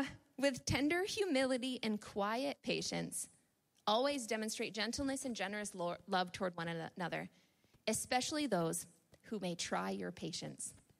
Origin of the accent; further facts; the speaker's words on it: United States; I go over the border a lot because I'm American, all my family's over there